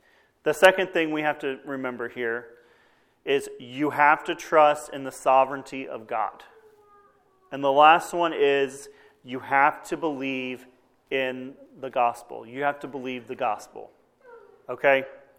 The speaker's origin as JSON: {"language": "English", "region": "Texas", "country": "United States", "tie": "born or raised there", "said": "That's kind of what I grew up hearing back in Texas"}